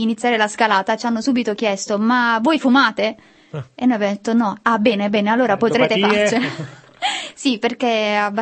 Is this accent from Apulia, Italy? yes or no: yes; Apulia, Italy; In vita mia, eppure diciamo, essendo pugliese, il sole lo conosco